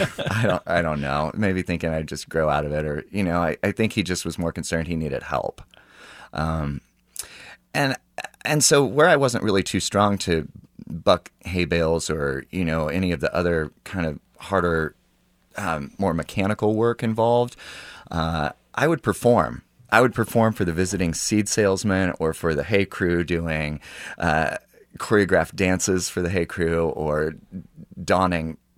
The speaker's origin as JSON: {"language": "English", "town": "Lewisburg", "region": "Kansas", "country": "United States", "tie": "born or raised there", "said": "Lewisburg, Kansas is my hometown"}